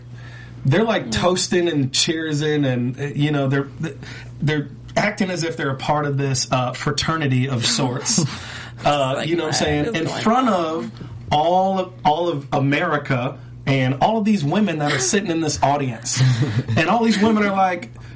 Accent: New York, United States; he's from the Bronx. We're from New York.

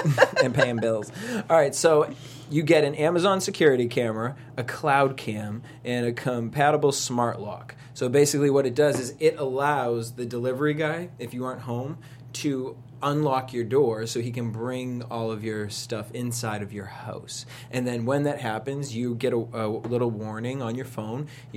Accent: East Coast, United States; Bitch, I am from the East Coast. I ain't never heard of an Eastern king-size bed.

